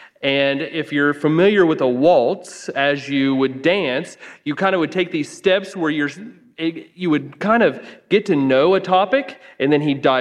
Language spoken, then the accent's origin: English; Ohio, United States; accent: Appalachian; So if you hear the accent, yes, I'm from Ohio, and it is all Appalachia that you hear.